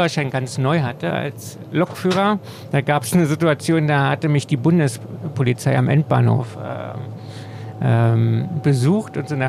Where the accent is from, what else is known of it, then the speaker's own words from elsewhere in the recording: Berlin, Germany; ich als Berliner, mich versteht vielleicht denn ja eher noch